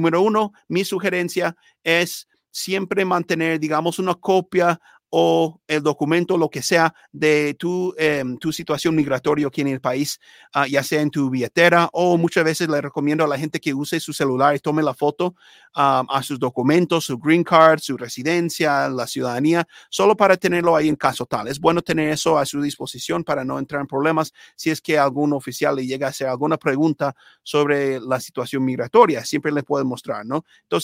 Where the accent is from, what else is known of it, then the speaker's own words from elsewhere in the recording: United States; Yo hablo español mucho en la calle con mi esposa, con mis hijos, y yo siendo americano, ¿no?